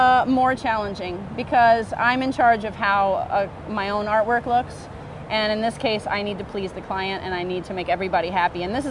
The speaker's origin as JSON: {"language": "English", "region": "Tennessee", "country": "United States", "said": "That's right, because I'm from Tennessee."}